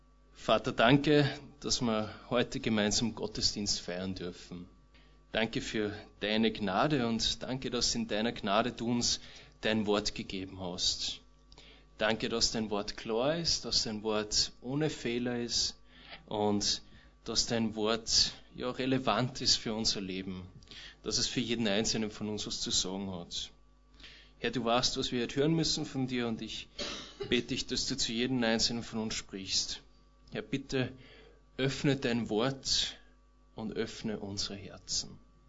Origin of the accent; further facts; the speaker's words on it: Traun, Upper Austria, Austria; ich bin aus Traun und bin jetzt dort seit einem knappen Jahr Co-Pastor in der Gemeinde.